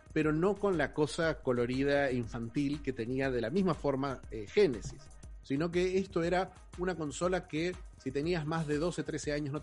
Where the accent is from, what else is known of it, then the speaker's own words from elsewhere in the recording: Argentina; Primero, para todos fue un éxito porque nosotros somos argentinos.